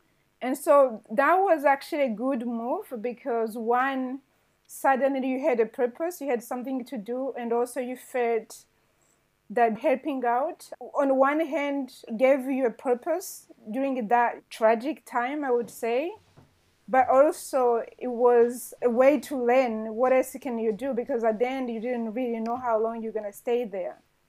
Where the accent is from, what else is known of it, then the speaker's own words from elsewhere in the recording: Rwanda; So I was born and raised in Rwanda, one of the most beautiful countries, I would say.